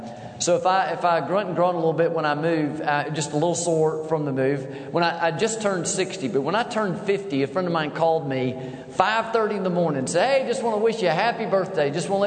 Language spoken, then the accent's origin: English; Georgia, United States; also born or lived in Tallahassee, United States; Man, I'm just a southern boy from Georgia. I was born in Tallahassee, but Georgia's my home, and been at Eagles Landing for over 31 years.